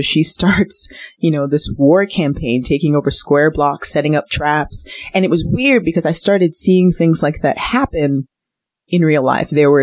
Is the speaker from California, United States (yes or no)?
no; Harlem, New York, United States; growing up in an area like I grew up in Harlem, so I could relate to the character.